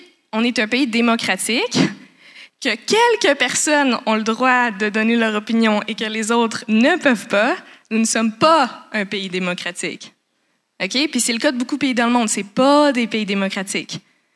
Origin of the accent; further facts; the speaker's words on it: Canada; T'sais, moi je suis canadienne, j'ai la liberté, j'ai la démocratie